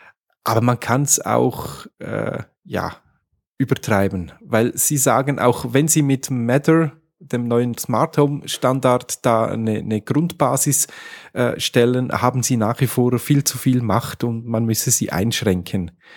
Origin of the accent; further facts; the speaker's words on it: Switzerland; Bei uns in der Schweiz schon im Rhein, aber bei euch?